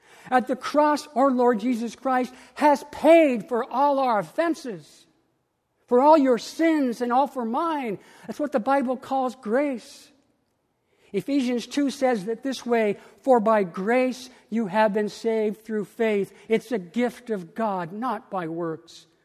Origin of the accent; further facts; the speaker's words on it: Spokane, Washington, United States; 12 hours away in Spokane, Washington, my hometown, not far from our old dairy farm, my father died.